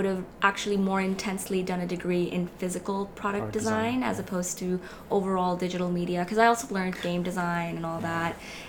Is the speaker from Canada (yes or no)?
no; Pakistan; I grew up public speaking in Pakistan